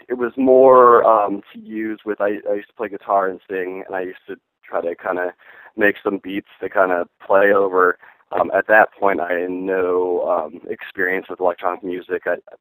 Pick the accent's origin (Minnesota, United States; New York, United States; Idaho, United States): Minnesota, United States; now in Santa Cruz, United States; I grew up in Minnesota. That is where the name comes from. But I've been living in Santa Cruz for the past, I think it's been 4 or 5 years now.